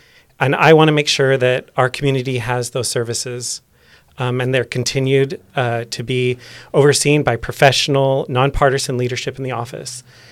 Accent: Washington, United States; I grew up in Clark County.

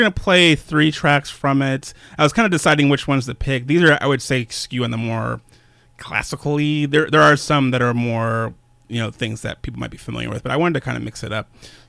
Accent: Tucson, Arizona, United States; I'm from Arizona, so I still haven't gotten fully used to it.

